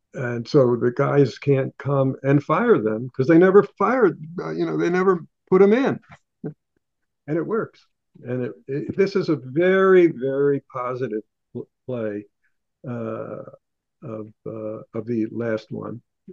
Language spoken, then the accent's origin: English; New York, United States; And it's such a remarkable thing bringing all of them together in my hometown. That's in New